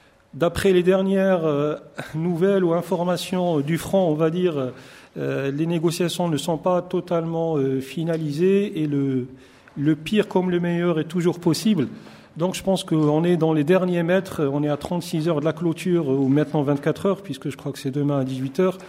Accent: Morocco; je peux prendre mon pays d'origine, qui est le Maroc

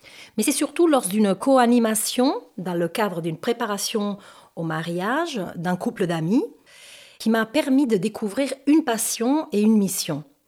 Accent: Spain; French is a second language; moved away as an adult; now in France; j'ai 51 ans, je suis espagnole et cela fait maintenant une trentaine d'années que je suis ici en France.

